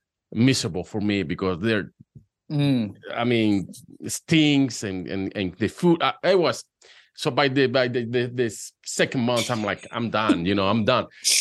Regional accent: Venezuela; I speak Spanish. I'm from Venezuela

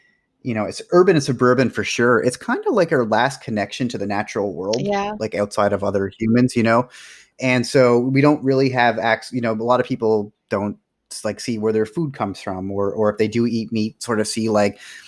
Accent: Nova Scotia, Canada; Like I grew up in Nova Scotia.

